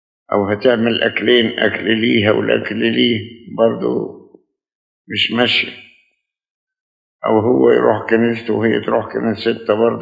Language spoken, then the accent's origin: Arabic; Egypt; حاليا في قانون من قوانين الدولة عندنا في مصر ممنوع ان واحدة تتجوز قبل سن 18